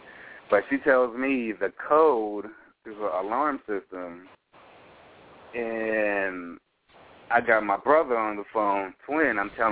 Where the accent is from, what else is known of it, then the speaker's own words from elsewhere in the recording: New York, United States; Mind you, I'm from New York.